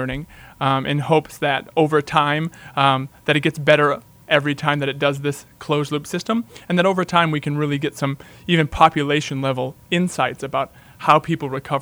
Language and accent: English; Maine, United States; and I'm from Maine originally, okay.